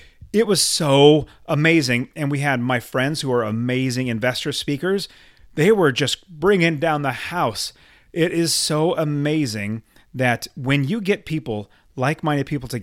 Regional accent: West Coast, United States; I'm from the West Coast, so sorry if I butcher in it, but I believe it's Massachusetts.

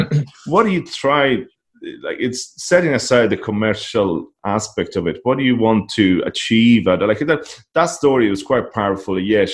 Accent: Italy; you know, what I grew up with in Italy

